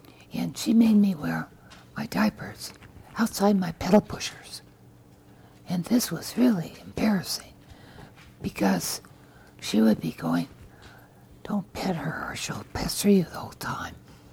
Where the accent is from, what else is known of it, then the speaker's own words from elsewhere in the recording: Inglewood, California, United States; also born or lived in Hollywood; I was born in Hollywood Hospital, and even though my family moved after 3 months from Hollywood to Inglewood, California, I like to say I was born in Hollywood.